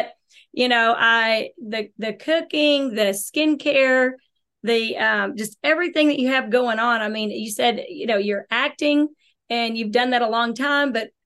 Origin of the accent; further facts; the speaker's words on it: Dallas, Texas, United States; I think I just started watching it originally because I'm from Dallas.